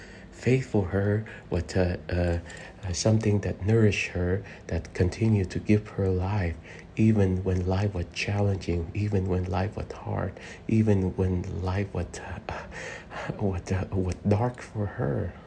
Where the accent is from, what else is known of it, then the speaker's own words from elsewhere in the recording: Vietnam; I grew up very poor in Vietnam after the war.